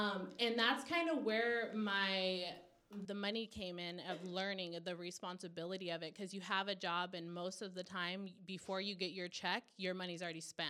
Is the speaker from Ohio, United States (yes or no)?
no; Napa, California, United States; So My background is just growing up in Napa, I ended up renting a room from like one of my uncles at age 16.